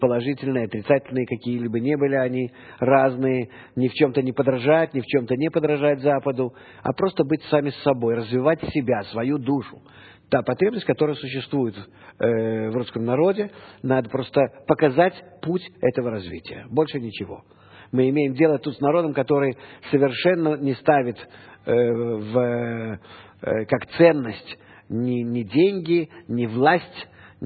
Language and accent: Russian; Russia; now in Israel; я из России, мой родной язык русский